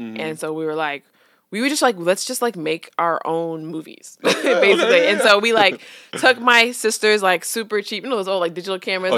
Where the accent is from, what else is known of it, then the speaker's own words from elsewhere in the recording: New York, United States; now in Washington, D.C., United States; I'm originally from New York.